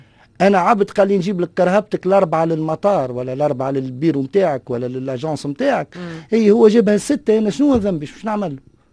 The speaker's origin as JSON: {"language": "Arabic", "town": "Tunis", "region": "Tunis Governorate", "country": "Tunisia", "tie": "born or raised there", "said": "انا ولد تونس"}